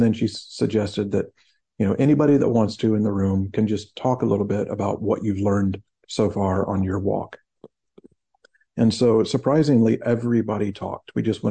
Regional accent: United States; I feel like as an American, we have this kind of built-in sense of self-reliance and individuality

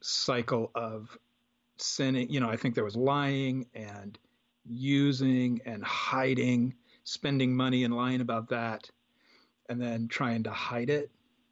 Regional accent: Boise, Idaho, United States; Well, I grew up in Boise, Idaho, and my dad was a Baptist pastor. And so grew up in the church

